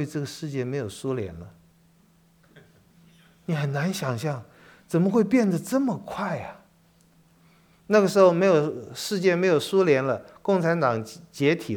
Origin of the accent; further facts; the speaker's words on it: Taiwan; 我自己在台湾长大，我必须说我在台湾里面有一点异类。